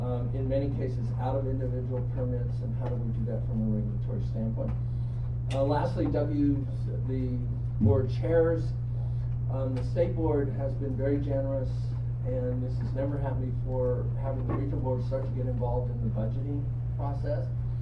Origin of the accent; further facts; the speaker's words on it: McKinleyville, California, United States; I'm from McKinleyville.